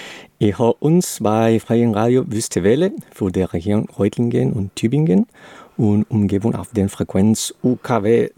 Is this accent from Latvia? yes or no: no; Chile; German is a second language; now in Germany; Ich komme aus Chile, ich bin Chilene, normalerweise ich sage das, aber mein Vater ist aus Peru, ich wohne in Deutschland, ich spreche Deutsch, Englisch, ich habe ein bisschen in Spanien studiert